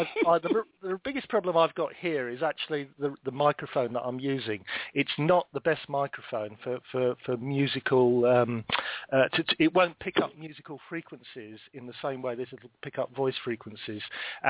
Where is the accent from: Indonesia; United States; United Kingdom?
United Kingdom; There are some things that we as British people don't appreciate from other parts of the world.